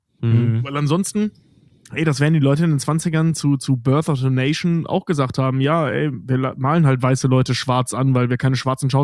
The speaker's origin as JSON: {"language": "German", "region": "North Rhine-Westphalia", "country": "Germany", "said": "als Deutscher und gerade jemand, der aus dem Speckgürtel Kölns im sehr weitesten Sinne kommt, also Rheinländer einfach ist"}